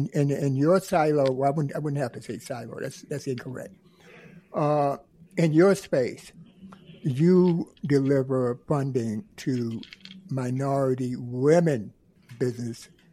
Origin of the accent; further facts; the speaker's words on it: Williamston, North Carolina, United States; So I'm from Williamston.